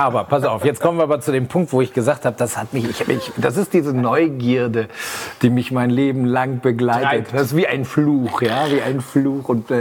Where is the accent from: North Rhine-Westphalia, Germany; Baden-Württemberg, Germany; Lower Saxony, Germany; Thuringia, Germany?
Lower Saxony, Germany; Aurich; Klassenfahrt als Ostfriese von Aurich.